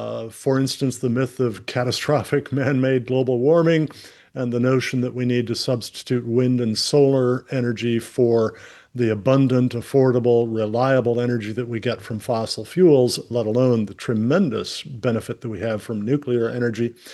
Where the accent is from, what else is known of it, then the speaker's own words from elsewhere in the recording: United States; And you know, from my perspective as an American, we live in a very wealthy country.